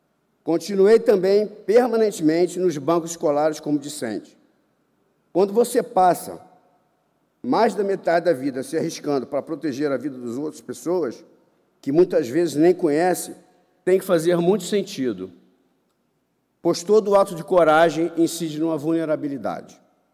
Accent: Niterói, Rio de Janeiro, Brazil; Eu vim da Banda do Além, como era chamado Niterói, terra doada ao Araribóia.

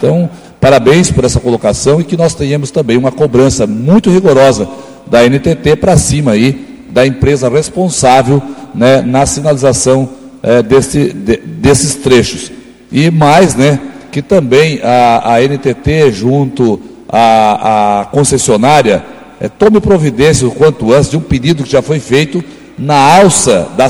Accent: São Ludgero, Santa Catarina, Brazil; quero hoje falar um pouquinho sobre as festividades na minha terra natal, São Ludgero.

